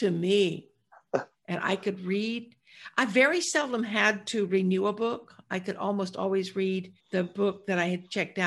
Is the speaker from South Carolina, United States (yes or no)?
yes; South Carolina, United States; I didn't live in South Dakota. I grew up in South Carolina. Must be something about the South.